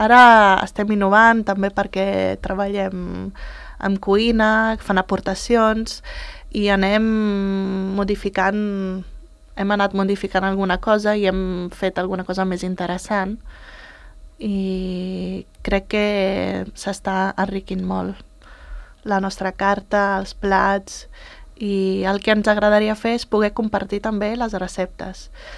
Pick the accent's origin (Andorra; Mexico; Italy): Italy; Sí, sí, sí, sí. Soc italiana.